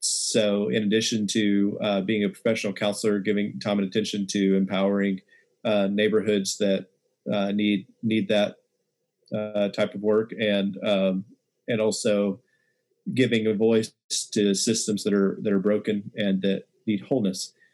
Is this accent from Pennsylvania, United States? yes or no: no; Texas, United States; I grew up in West Texas, and real small town. You know, we didn't even have like a stoplight in the town, and didn't have locks on our lockers.